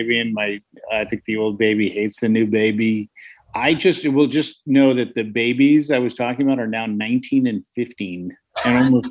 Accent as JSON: {"language": "English", "town": "San Francisco", "region": "California", "country": "United States", "tie": "born or raised there", "said": "Like, and I grew up in San Francisco. I never learned how to drive a stick."}